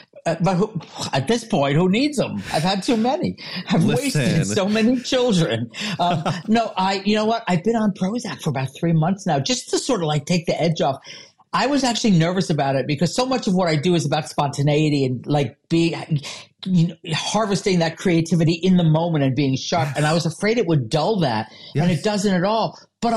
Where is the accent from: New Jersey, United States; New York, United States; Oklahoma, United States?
New York, United States; But I love New York. I'm from New York.